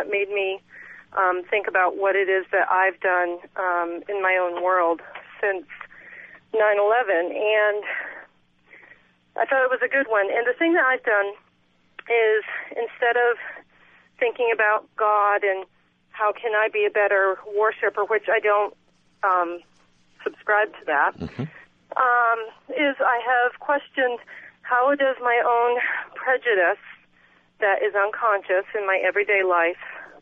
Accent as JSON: {"language": "English", "country": "United States", "said": "as a person of, you know, I'm an American."}